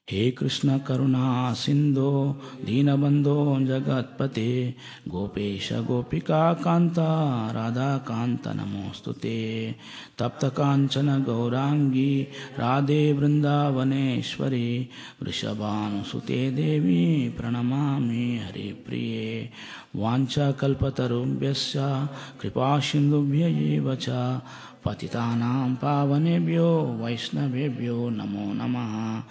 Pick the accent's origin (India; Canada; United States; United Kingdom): India; Andhra Pradesh; I mean, I am from Andhra Pradesh.